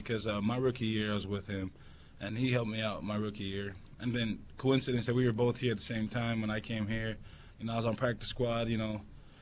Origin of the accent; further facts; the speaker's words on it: West Jordan, Utah, United States; I grew up in a great place, West Jordan, Utah.